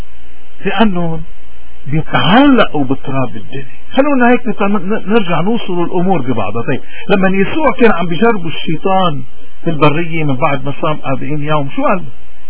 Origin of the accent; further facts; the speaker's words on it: Lebanon; accent: Lebanese; هيك رح نحكيها بلهجتنا اللبنانية المحببة